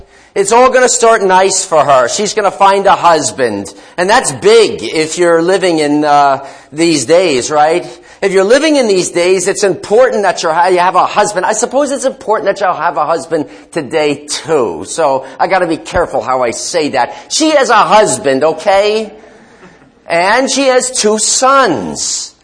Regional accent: Cranford, New Jersey, United States; I didn't grow up very far from here. I grew up in Cranford.

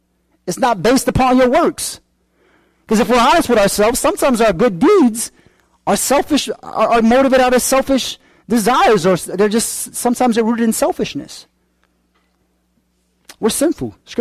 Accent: Bronx, New York, United States; thinking about the things I've been through from growing up in the South Bronx, the foster care.

